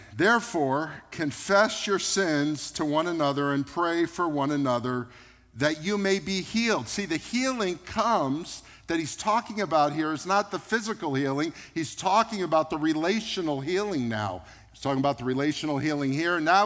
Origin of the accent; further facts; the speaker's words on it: United States; Now, I'm an American that goes to the doctor when I have a fever